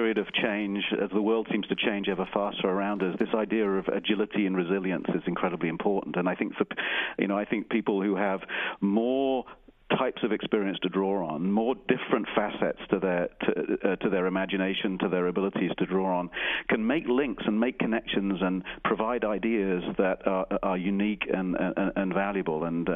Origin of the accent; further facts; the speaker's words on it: United Kingdom; now in United States; having moved from my home country, the UK, to America